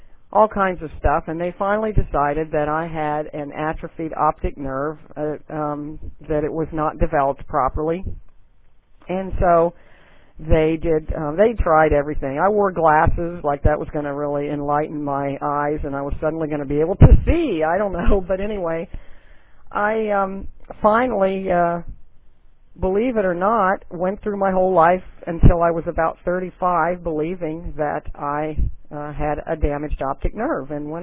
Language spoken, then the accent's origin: English; Portsmouth, Ohio, United States; I've lived in Ohio all my life except for a few months when I did live in Texas for a very brief time. I was born in a town called Portsmouth, Ohio. It's a river city